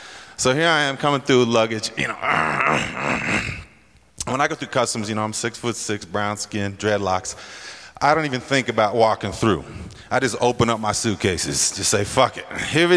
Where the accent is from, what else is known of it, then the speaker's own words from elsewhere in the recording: San Francisco, California, United States; I come from San Francisco.